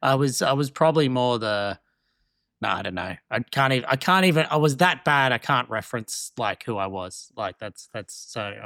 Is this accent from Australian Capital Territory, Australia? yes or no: no; Sutherland Shire, New South Wales, Australia; when we obviously growing up in the Sutherland Shire, home of the great yes. Steve Smith, he's of similar age to us